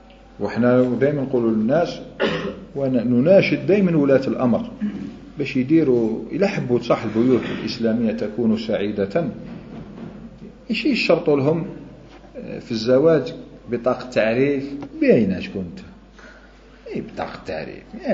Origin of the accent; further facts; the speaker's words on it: Algeria; لابد من احنا جزائريين